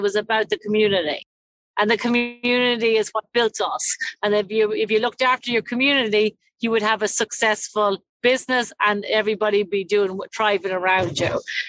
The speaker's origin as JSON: {"language": "English", "region": "Ulster", "country": "Ireland", "said": "I'm from Cavan, County Cavan."}